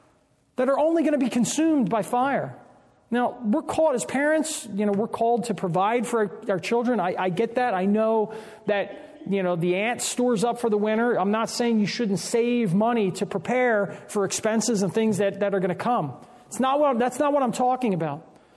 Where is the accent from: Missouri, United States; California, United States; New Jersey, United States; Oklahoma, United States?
New Jersey, United States; also born or lived in Pennsylvania; Pennsylvania, most of my childhood, I lived in New Jersey.